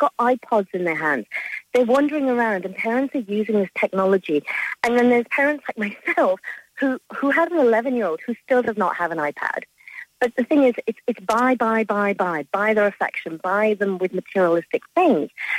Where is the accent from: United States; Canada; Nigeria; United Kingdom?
United Kingdom; England; I'm from England, and I've been here 12 years.